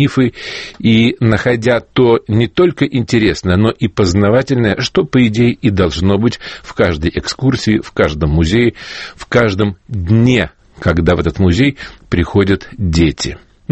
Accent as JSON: {"language": "Russian", "region": "Moscow", "country": "Russia", "tie": "born or raised there", "also_born_or_lived": "Saint Petersburg", "said": "Мне, как жителю Москвы уже бог знает сколько лет, хоть я родился в Питере, но прожил здесь всю свою жизнь"}